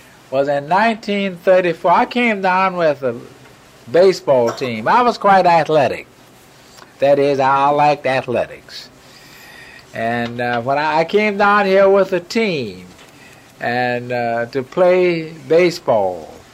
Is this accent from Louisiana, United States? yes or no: no; Florida, United States; born there; Well, I was born in Florida. Well, I mean, my people were the ones from South Carolina and then Georgia.